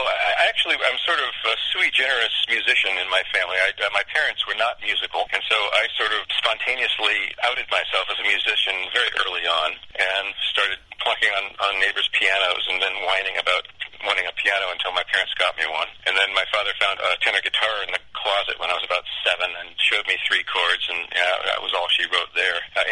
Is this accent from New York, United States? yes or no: no; California, United States; And then I grew up in Marin County, north of San Francisco, and in the 60s.